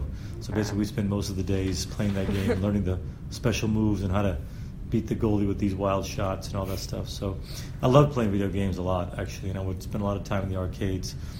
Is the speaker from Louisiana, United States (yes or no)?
yes; Lafayette, Louisiana, United States; I'm 44 years old. I was born in 1973, and I grew up here in Louisiana, mostly in Lafayette.